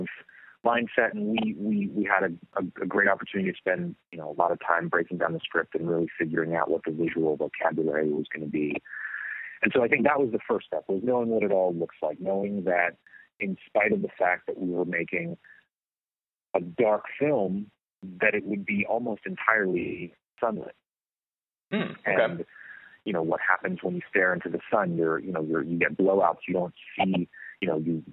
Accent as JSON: {"language": "English", "town": "Los Angeles", "region": "California", "country": "United States", "tie": "born or raised there", "said": "I grew up here in Los Angeles"}